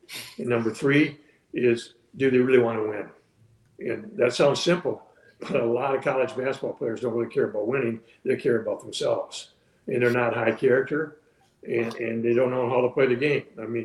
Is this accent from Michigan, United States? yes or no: yes; Michigan, United States; Well, I was born in Central Michigan. I stayed there and coached at Mount Pleasant Sacred Heart.